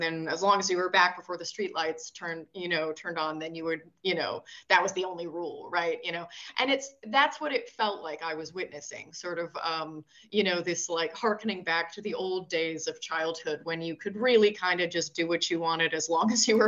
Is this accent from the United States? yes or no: yes; United States; now in Denmark; especially as an American